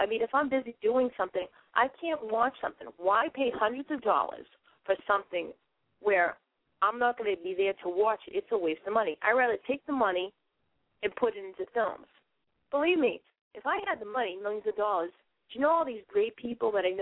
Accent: Boston, Massachusetts, United States; accent: Boston; I'm talking about the inner cities where my accent is really thick. And my accent's even thicker than my friends from Boston. It's just the way it is. And I've never thought about it. So when I go to places, people ask me, are you from New York

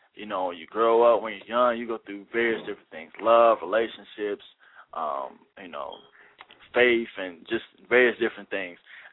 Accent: Chicago, Illinois, United States; Oh, for those that don't know, I'm from Chicago, Illinois, so Windy City.

